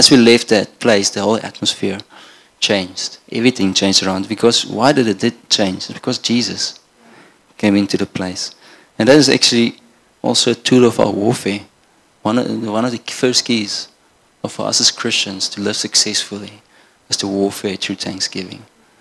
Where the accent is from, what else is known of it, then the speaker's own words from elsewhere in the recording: Namibia; now in South Africa; And I come from Namibia. So I grew up in Namibia. There's not much rain in that country. And I've been in South Africa now for a while